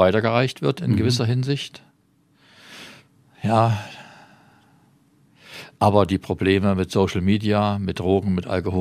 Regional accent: Jena, Thuringia, Germany; also born or lived in Meiningen / Leipzig; Ich bin in Meiningen geboren, aber aufgewachsen bin ich in Jena, die ersten 18 Jahre. Mhm. Dann habe ich gelernt, war bei der Armee, habe in Leipzig studiert und habe dann in Leipzig geheiratet. Dort haben wir unsere 6 Kinder gekriegt.

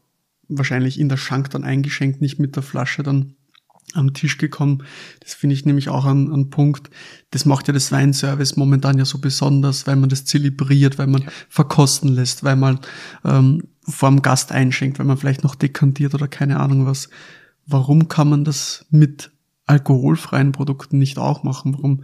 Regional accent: Lower Austria, Austria; weil wenn ich zurückdenke bei uns in Niederösterreich, wo ich so 14, 15, 16 war, da war es ab 16 schon erlaubt, alles zu trinken.

